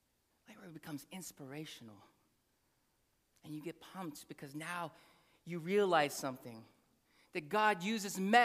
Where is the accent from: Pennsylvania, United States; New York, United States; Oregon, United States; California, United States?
Oregon, United States; Portland; I grew up in Portland. Born and raised. Born up on the hill at OHSU. So it doesn't get more Oregonian than that. And because I'm an Oregonian, I actually love the rain.